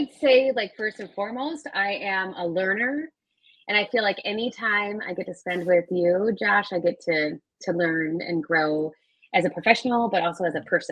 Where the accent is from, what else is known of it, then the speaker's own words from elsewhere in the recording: Michigan, United States; moved away as an adult; now in Georgia, United States; So I grew up in Michigan and was an educator in Michigan for most of my career.